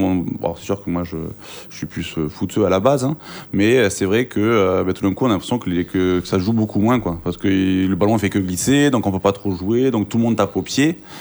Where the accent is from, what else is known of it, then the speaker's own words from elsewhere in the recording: Toulouse, Occitanie, France; parce que je suis originaire de Toulouse